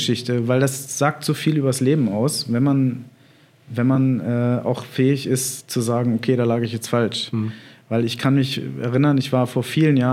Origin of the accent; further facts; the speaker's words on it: Adenstedt, Lower Saxony, Germany; now in Munich, Germany; oder in Adenstedt, wo ich herkomme, das lasse ich mal dahingestellt.